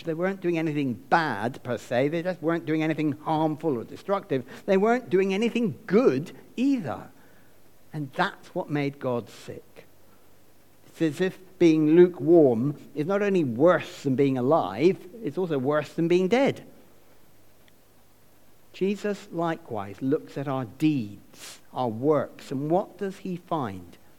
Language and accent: English; United Kingdom; And I think being British, most of us wouldn't want to go too far down any end